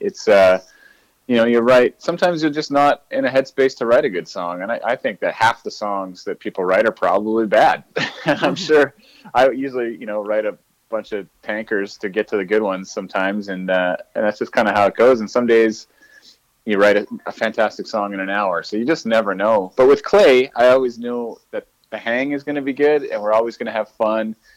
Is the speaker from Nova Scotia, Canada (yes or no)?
no; Edmonton, Alberta, Canada; so we're all from Edmonton.